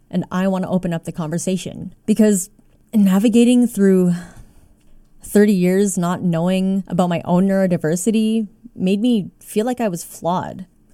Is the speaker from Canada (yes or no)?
yes; Canada; So for me, a visibly Asian woman who was born and raised in Canada, I was expected to fit the stereotype or the model minority, as it were.